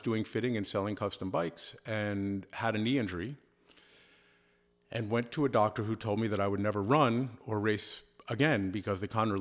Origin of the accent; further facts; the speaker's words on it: New York City, New York, United States; I grew up in New York City, but I went to college in Connecticut and did a lot of riding in Mount Snow.